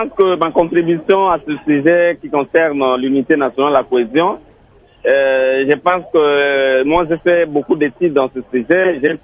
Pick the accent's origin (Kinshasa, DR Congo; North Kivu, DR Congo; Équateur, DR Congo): Équateur, DR Congo; lorsque je suis chez moi à l'Équateur